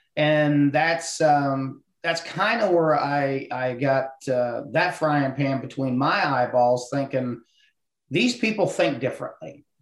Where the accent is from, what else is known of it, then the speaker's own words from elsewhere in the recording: Ohio, United States; I'm just a good old country boy. I was born and raised in Ohio and out in the hill country.